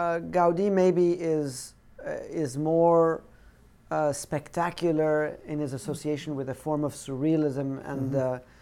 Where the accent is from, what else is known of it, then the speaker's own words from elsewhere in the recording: Iran; also born or lived in England / Switzerland / Pakistan / South Africa; First of all, I'm Iranian. But I was born in England with a splattering of places I grew up between Switzerland, Pakistan, South Africa, and Iran. And eventually I came to high school here right before the revolution, and that's in 1978